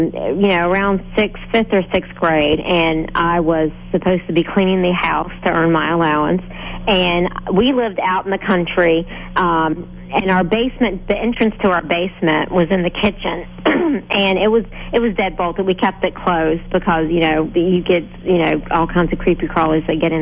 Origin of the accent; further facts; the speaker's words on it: Virginia, United States; I was motivated because as a child, I was born and raised in Virginia, and I experienced a lot of unexplainable things.